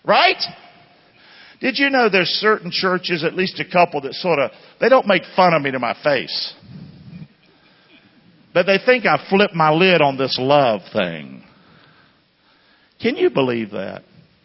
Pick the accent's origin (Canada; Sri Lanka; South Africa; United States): United States; the South; Growing up in the South, country boy, all that kind of stuff.